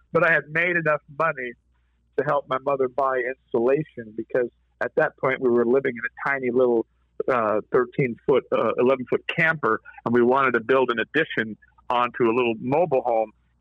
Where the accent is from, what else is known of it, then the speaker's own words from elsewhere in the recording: Compton, California, United States; moved away; also born or lived in Grants Pass, United States; from growing up in Compton in the hood. And so yeah. I was a new student at this school in Grants Pass, Oregon.